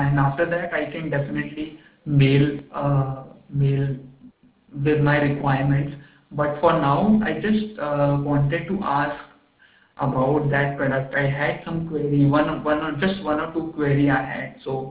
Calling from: India; English is a second language; Hello, hi sir … I'm calling from India.

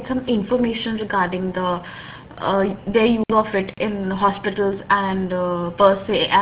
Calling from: India; English is a second language; No, I'm calling from India.

